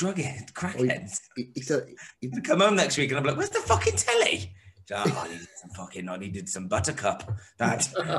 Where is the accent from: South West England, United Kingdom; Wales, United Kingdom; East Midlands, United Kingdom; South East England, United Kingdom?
South West England, United Kingdom; Tewkesbury; My kids didn't get shot at then, like yours, because we're from Tewkesbury.